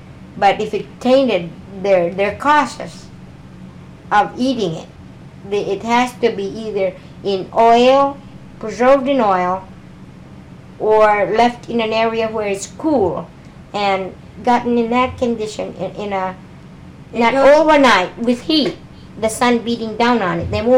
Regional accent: Alaska, United States; I was introduced and was told I was from Alaska. I was an Eskimo.

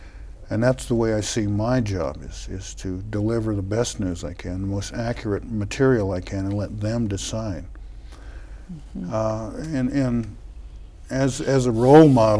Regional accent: Oklahoma, United States; Well, in Oklahoma, that part of Oklahoma, I didn't play it up too much

